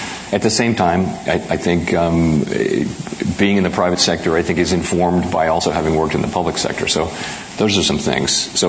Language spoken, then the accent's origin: English; Washington, District of Columbia, United States; And I grew up in Washington, D.C., and the whole Washington, D.C. political scene is there.